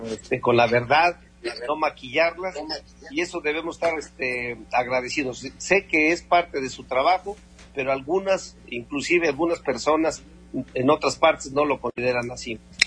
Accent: Mexico

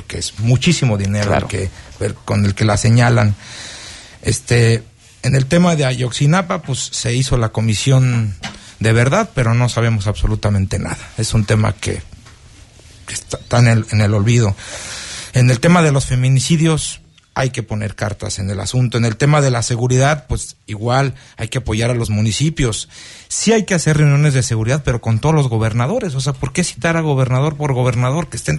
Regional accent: Mexico; hay que creernos que somos mexicanos y que este es el mejor país del mundo

